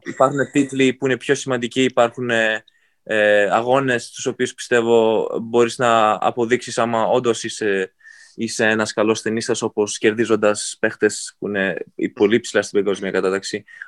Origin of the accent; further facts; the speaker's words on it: Greece; κατάγομαι από την Ελλάδα